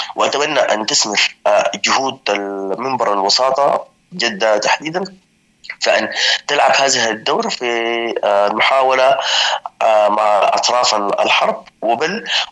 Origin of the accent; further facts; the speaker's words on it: Sudan; لا سبيل لنا كلنا كسودانيين غير التفاوض والحوار من أجل إيقاف هذه الحرب.